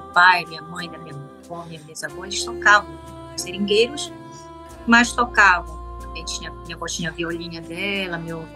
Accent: Amapá, Brazil; Isso, eu sou amapaense da Gema, né? E minha mãe, meu pai eram do Marajó, de Chaves

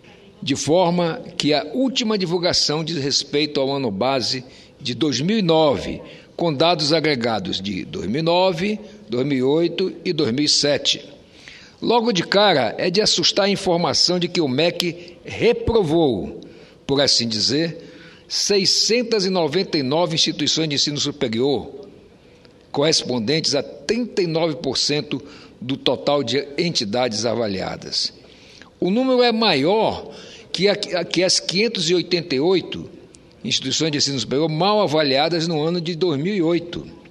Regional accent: Roraima, Brazil; já que somos da Amazônia, Vossa Excelência de Rondônia e eu de Roraima.

